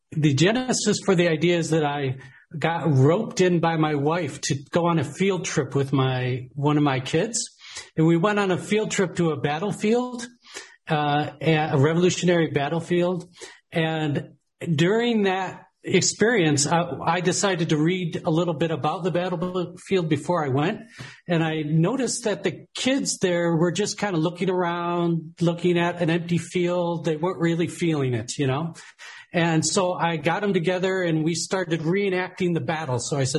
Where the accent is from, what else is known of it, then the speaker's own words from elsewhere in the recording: Michigan, United States; moved away as an adult; now in Asheville, United States; Originally, I was born and raised in Michigan, and I was the founder and CEO of an internet software company there in Michigan and spent many years there.